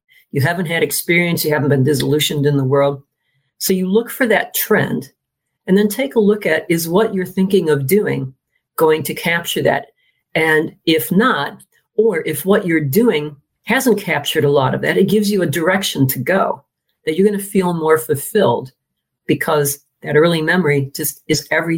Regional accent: United States; now in London, United Kingdom; I'm an American, but I've been living in London for 25 years now.

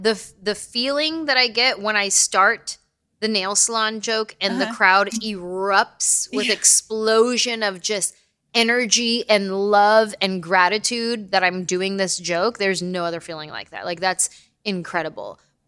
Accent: California, United States; I'm from the Bay Area.

